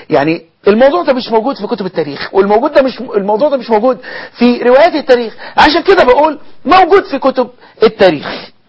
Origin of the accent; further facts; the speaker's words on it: Egypt; رواية حفص الموجودة عندنا في مصر